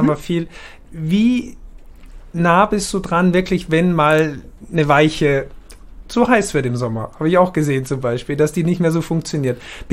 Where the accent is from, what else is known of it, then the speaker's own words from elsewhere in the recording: Austria; Ich als Österreicher